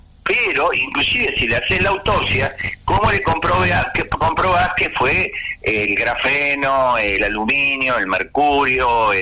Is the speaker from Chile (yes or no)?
no; Argentina; Considero que lo que sucedió acá es una programación de robots biológicos que somos nosotros los argentinos.